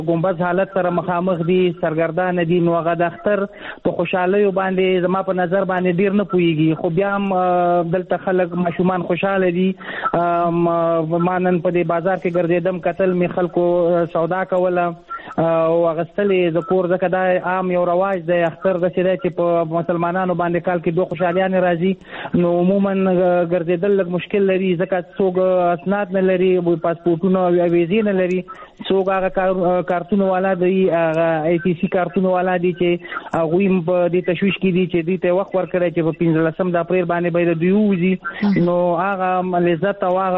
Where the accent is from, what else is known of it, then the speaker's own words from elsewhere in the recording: Afghanistan; now in Pakistan; مونږ په افغانستان په پاکستان کې کډوال یو مهاجر یو